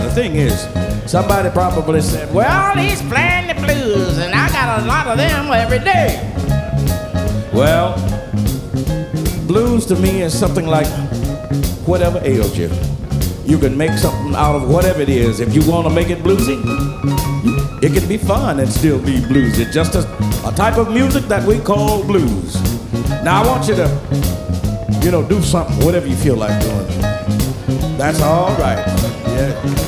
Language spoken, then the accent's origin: English; Mississippi, United States; moved away; I'm from Mississippi. They taught me to work hard before I left home.